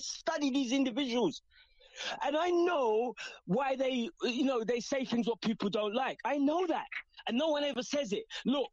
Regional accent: London, United Kingdom; And then I grew up in East London. Most of the groups who got into hip hop came from East London.

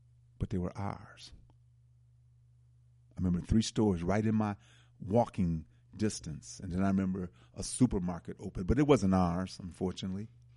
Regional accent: Milwaukee, Wisconsin, United States; As a boy, I remember when the shops in my community, I'm from Milwaukee, and I remember the store owners were European Jews.

